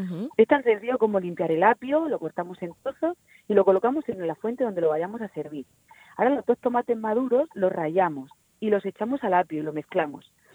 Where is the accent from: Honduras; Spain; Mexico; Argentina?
Spain; Region of Murcia; nuestro particular homenaje de los murcianos como murciana, como buena embajadora murciana